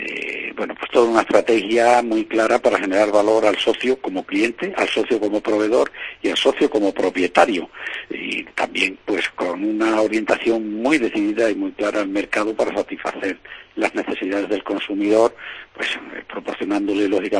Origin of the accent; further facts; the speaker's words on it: Andalusia, Spain; Yo creo que aquí en esta zona norte de Andalucía pues somos bastante extremeños y bastante castellano-manchegos también, aparte de andaluces. Una mezcla, ¿no?